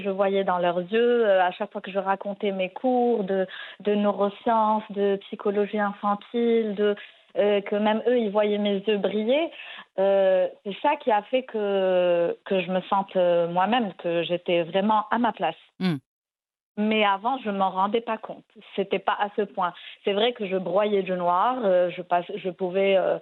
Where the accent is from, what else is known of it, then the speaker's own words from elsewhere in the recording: Tangier, Tanger-Tetouan-Al Hoceima, Morocco; quand j'ai pris la route pour aller les voir à Tanger, parce que j'ai grandi à Tanger